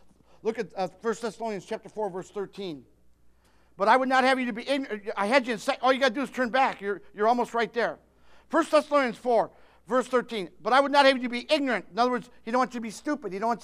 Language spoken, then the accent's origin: English; Detroit, Michigan, United States; I grew up in Detroit, in the Detroit area.